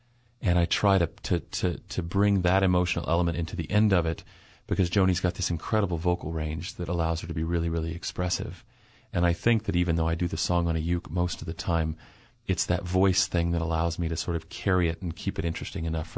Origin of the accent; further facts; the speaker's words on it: United States; not so much for me as an American per se